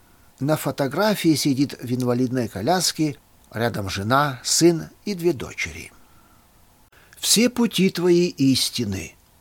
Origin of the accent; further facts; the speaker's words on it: Sergeyevka, North Kazakhstan Region, Kazakhstan; born there; Родился я в Северном Казахстане, в городе Сергеевке, недалеко от Петропавловска.